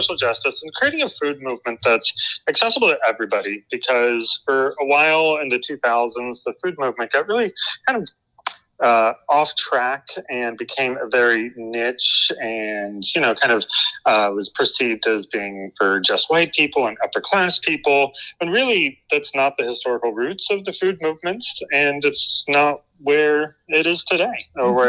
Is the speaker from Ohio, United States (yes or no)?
yes; Cincinnati, Ohio, United States; Sure, well, I grew up in Cincinnati, Ohio, and yeah, me and my sister got interested in all kinds of activism when we were in high school